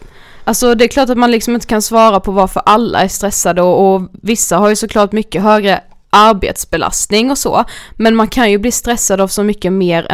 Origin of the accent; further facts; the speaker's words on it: Karlshamn, Blekinge, Sweden; men många jag känner hemma i Karlshamn, de kanske har satsat på något helt annat.